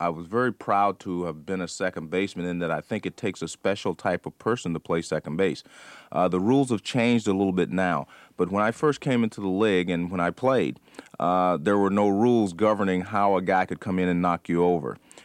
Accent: California, United States; born or raised there

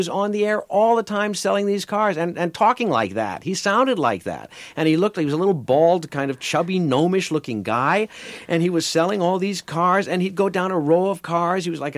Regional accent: Midwest, United States; also born or lived in New York; now in Los Angeles, United States; See, I came out to Los Angeles from New York. I was raised in the Midwest and basically schooled on the East Coast.

